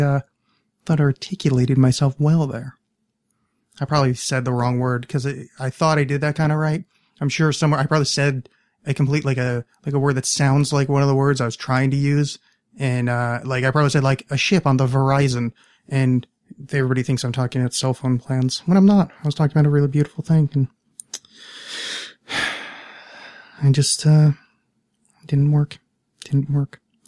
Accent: New Jersey, United States; I didn't grow up in Paterson. I grew up outside of Paterson, but in Paterson. I went to school in Paterson. Well, Paterson adjacent.

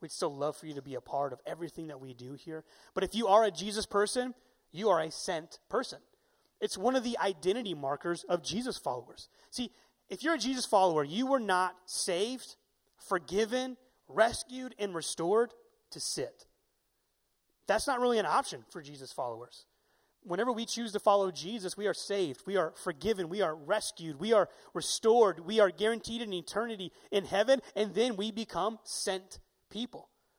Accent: Dallas, Texas, United States; also born or lived in Colorado / Oregon; I've never lived in Alabama. I grew up in Dallas, Texas, and then I moved to Colorado, then I moved to Oregon, and now I'm here.

